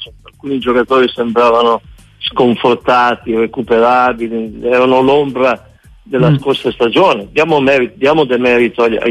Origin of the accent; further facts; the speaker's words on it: Friuli-Venezia Giulia, Italy; per come l'ho visto giocare io, tu sai che io da friulano seguo anche